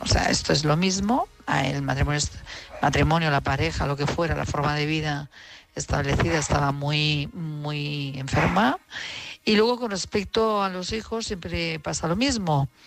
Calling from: Madrid, Community of Madrid, Spain; de Madrid.

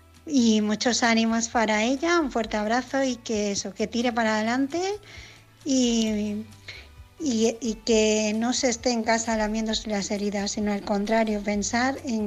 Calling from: Barcelona, Catalonia, Spain; de Barcelona

